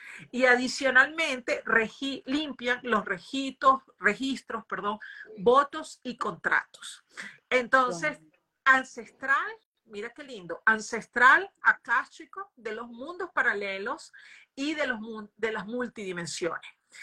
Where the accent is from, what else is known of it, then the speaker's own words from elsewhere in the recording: Venezuela; moved away as an adult; now in Brazil; yo soy venezolana y me voy de Venezuela